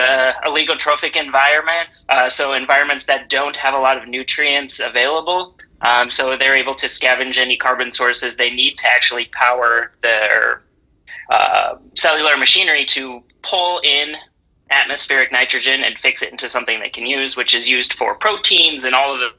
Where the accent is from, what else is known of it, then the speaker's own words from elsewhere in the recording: United States; now in Spain; I'm an American. I'm actually in Spain now studying biocrusts and climate change